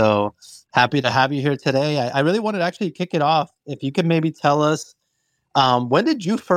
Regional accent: Miami, Florida, United States; I grew up down there too, man.

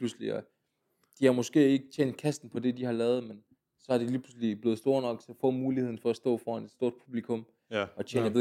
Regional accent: Jutland, Denmark; da jeg er fra Jylland oprindeligt

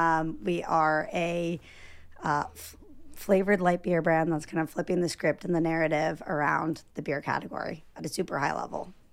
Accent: Vermont, United States; You know, I'm from Vermont originally. Okay. So when I got to NYU, I was like, this is crazy. I literally lived in the woods my entire life.

